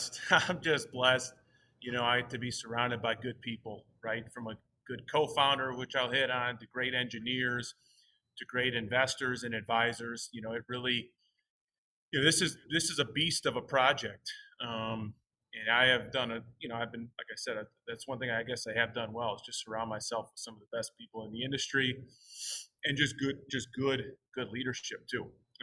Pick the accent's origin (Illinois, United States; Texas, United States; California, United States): Illinois, United States; even in at a young age in high school, just being an athlete growing up in Chicagoland.